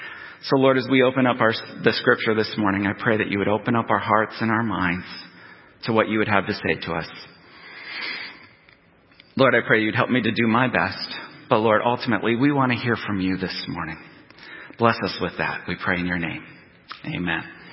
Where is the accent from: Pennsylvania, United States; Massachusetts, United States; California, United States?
Pennsylvania, United States; Well, it begins with my hometown itself, Northeast Pennsylvania.